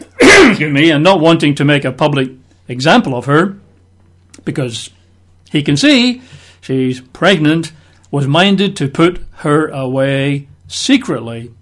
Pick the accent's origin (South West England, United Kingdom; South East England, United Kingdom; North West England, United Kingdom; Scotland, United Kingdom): Scotland, United Kingdom; when I was growing up in Scotland as a young boy